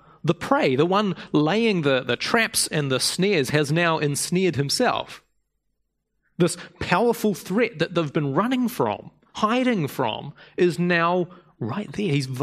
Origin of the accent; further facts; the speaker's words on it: Otago, New Zealand; Where I grew up in South Otago, we have the Cathedral Caves, which are these massive coastal caves